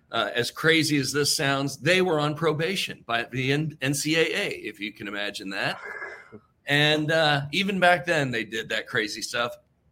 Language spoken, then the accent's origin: English; Los Angeles, California, United States; born there; I was born here in Los Angeles, and my family, we moved around a lot.